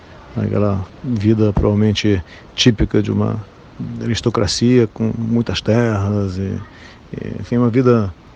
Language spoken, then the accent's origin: Portuguese; Rio de Janeiro, Brazil; nasci no Rio e tive uns anos muito felizes crescendo naquela cidade maravilhosa.